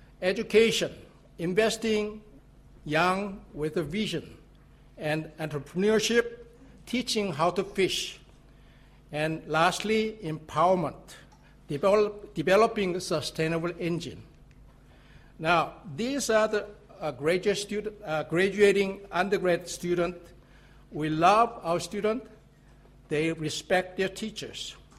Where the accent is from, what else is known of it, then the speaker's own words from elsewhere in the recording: San Jose, California, United States; I'm from Silicon Valley, San Jose, California.